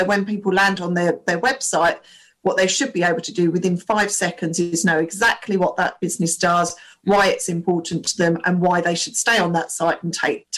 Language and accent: English; United Kingdom; especially I think as British population, we don't like to be too negative.